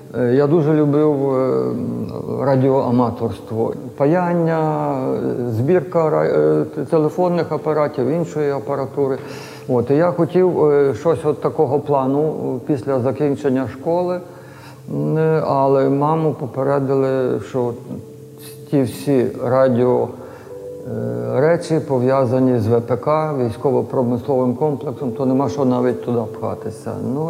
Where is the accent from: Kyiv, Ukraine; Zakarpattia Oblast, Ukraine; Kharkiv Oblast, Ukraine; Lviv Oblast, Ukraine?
Lviv Oblast, Ukraine; Lviv; Народився в Львові, поступив в перший клас в такому-то році, не пишучи де.